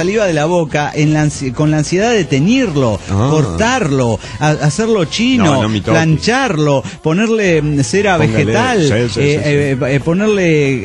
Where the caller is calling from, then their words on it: Oaxaca, Mexico; de Oaxaca, México.